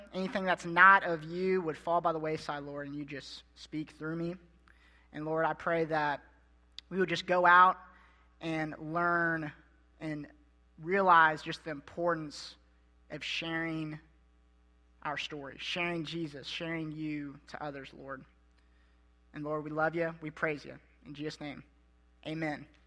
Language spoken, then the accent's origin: English; Kentucky, United States; I mean, you guys, I'm from Kentucky, and you guys are crazy about football down here.